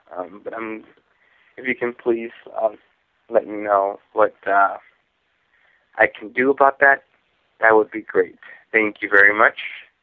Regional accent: Chicago, Illinois, United States; I am from Chicago.

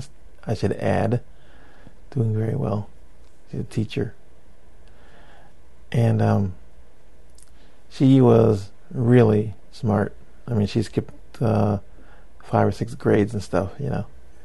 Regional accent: Connecticut, United States; also born or lived in Ohio; I was born in Ohio, and I came to Connecticut when I was about 3 years old.

